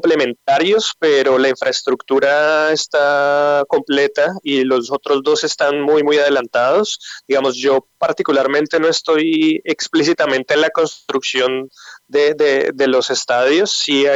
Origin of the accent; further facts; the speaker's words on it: Bogotá, Bogotá Capital District, Colombia; also born or lived in Barranquilla; now in Qatar; yo soy casado, yo soy bogotano, estoy casado con una barranquillera, yo viví en Barranquilla un año y medio, allá estudié ahí por el barrio del Prado, ella se encuentra en Bogotá